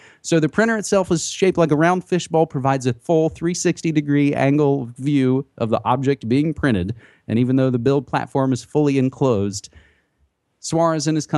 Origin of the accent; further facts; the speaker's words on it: West Virginia, United States; one of the largest one-day festivals back in my home state in West Virginia